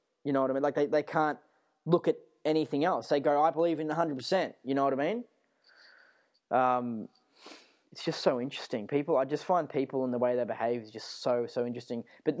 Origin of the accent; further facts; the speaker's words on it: United States; accent: American; And so, yeah, like my trashy American accent.